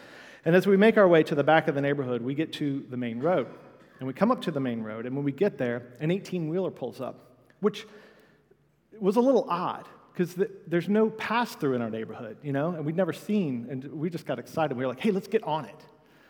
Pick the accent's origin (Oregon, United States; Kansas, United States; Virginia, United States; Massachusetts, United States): Virginia, United States; Virginia Beach; I grew up in Virginia Beach, in a suburb of Virginia Beach